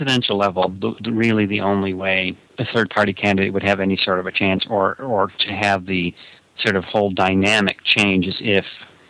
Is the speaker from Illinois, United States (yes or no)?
yes; Illinois, United States; Well, in smaller towns, probably we know growing up in Illinois